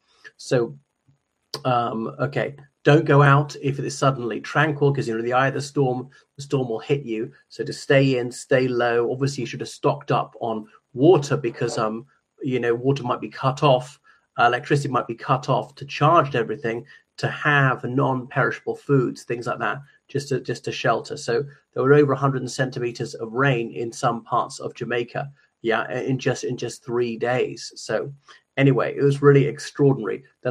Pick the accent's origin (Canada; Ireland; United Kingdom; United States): Ireland; from Ireland.